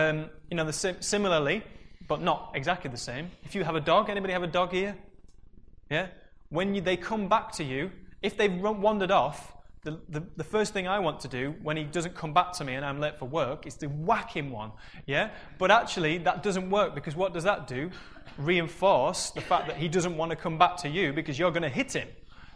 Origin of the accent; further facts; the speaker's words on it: Yorkshire and the Humber, United Kingdom; now in Salford, United Kingdom; it's no excuse that I'm a Yorkshireman and that's the way it is. You know, it's, you know, I've come to Salford and I've changed my accent a bit